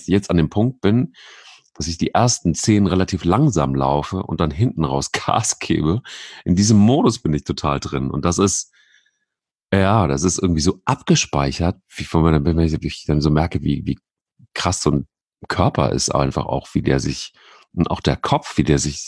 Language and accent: German; Rhineland-Palatinate, Germany; Bei uns im Westerwald sagt man schibbelig.